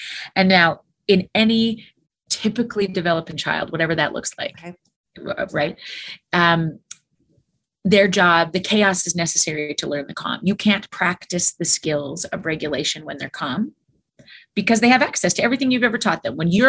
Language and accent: English; Alberta, Canada; I'm from Alberta in a farm town, so cows are always on my head.